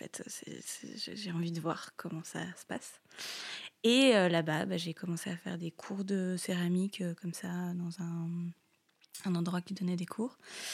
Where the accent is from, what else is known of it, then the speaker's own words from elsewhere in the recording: France; also born or lived in Ireland; now in Switzerland; Alors moi je suis française à la base, ouais. Je suis passée par l'Irlande, puis j'ai atterri en Suisse, un peu les aléas du Covid.